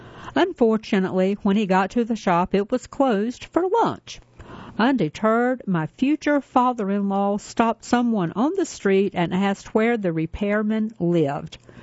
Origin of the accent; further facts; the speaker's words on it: Colwich, Kansas, United States; I grew up in Colwich, Kansas, a small town of about 1,000 people just outside of Wichita.